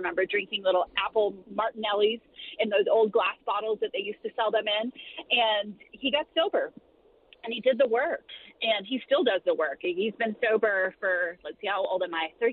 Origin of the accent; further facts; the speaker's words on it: San Diego, California, United States; I grew up in San Diego, California. My parents were originally from Utah